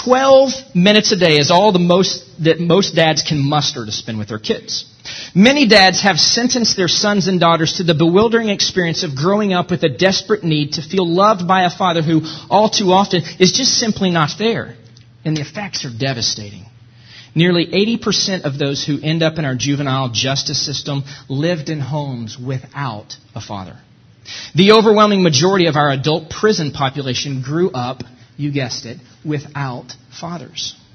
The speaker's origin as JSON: {"language": "English", "town": "Fort Worth", "region": "Texas", "country": "United States", "tie": "born or raised there", "said": "I grew up in Fort Worth, Texas, and so that was in the days when the Dallas Cowboys really were America's team"}